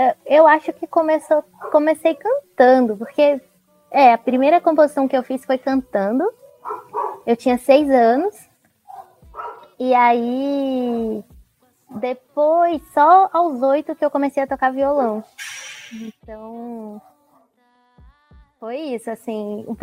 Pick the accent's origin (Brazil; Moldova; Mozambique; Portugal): Brazil; Bahia; also born or lived in Brasília / Santa Catarina; Eu nasci em Brasília, mas eu me criei na Bahia, e aí, mais crescida, comecei minha carreira em Santa Catarina, então, tipo, eu sou nascida em Brasília, ao mesmo tempo tenho um coração baiano, e sou uma artista catarinense.